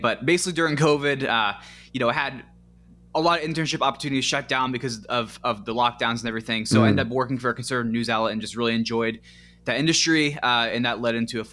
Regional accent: Pennsylvania, United States; Yes, I grew up in outside of Pittsburgh, and now I live outside Philly, and actually 10 generations of Pennsylvanians going back to the 1740s.

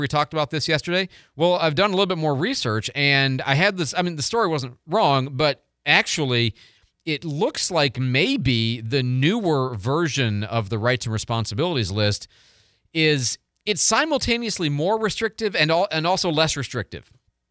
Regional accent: Chicago, Illinois, United States; I'm from the Midwest. I'm from Chicago.

